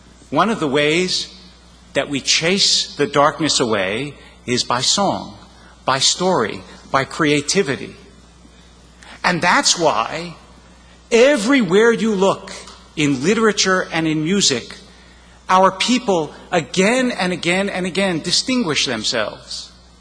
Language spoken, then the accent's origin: English; Philadelphia, Pennsylvania, United States; who hails from my hometown of Philadelphia